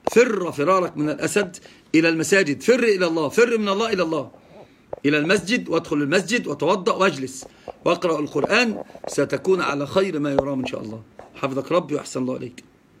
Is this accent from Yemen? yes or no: no; Egypt; أنا من مصر يا أستاذ.